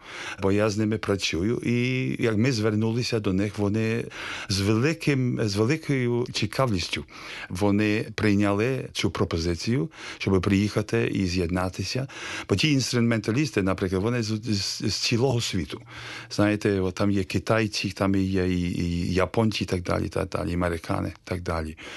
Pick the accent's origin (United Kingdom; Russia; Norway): United Kingdom; Ukrainian is a second language; Англія, я є британець